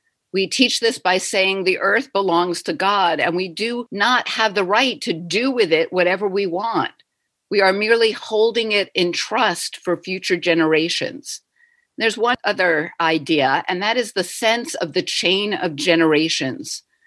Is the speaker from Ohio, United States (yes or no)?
yes; Cincinnati, Ohio, United States; When I was a child growing up in Cincinnati, Ohio, every Saturday morning we would drive from our home in North Avondale up to Roselawn, where the synagogue was.